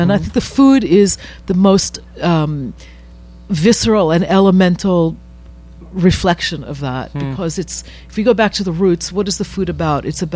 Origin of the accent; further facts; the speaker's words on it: New York, United States; And I think that it was really, to me, as a New Yorker, I mean, it was very strange.